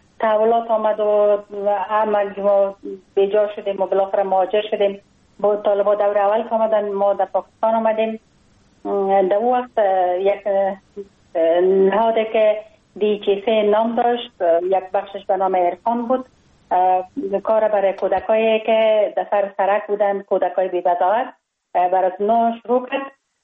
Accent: Kabul, Afghanistan; من خوشبختانه در خانواده روشن فکر به دنیا آمدم، در شهر کابل در محله کوتی سنگی تولد شدم.

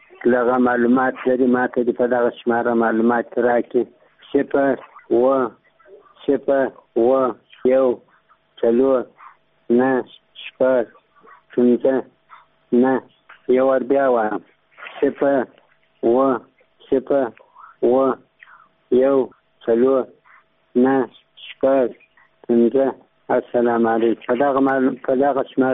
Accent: Kandahar, Afghanistan; زه د کندهار د ولایت یم د جړی د ولسوالۍ یم

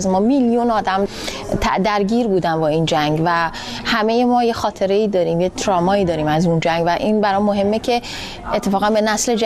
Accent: Iran; من بزرگ شده ایران هستم و در دوران جنگ ایران و عراق در واقع در یکی از شهرهایی که خیلی خطرناک بود و مدام در معرض بمباران بود به مدتی زندگی کردم

